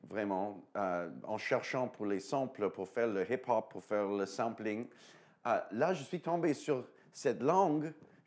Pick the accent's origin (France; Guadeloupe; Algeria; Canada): Canada; Chelsea, Quebec; J'ai vécu mon enfance à Québec, près de Ottawa, mais sur le côté québécois, la province de Québec, dans une petite ville qui s'appelle Chelsea. Et là, on était vraiment la seule famille juive dans la ville, village.